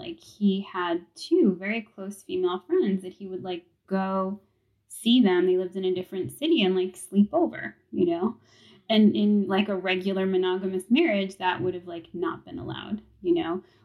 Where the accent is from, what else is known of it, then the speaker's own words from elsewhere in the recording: New York City, New York, United States; So I just would see different things growing up in New York City.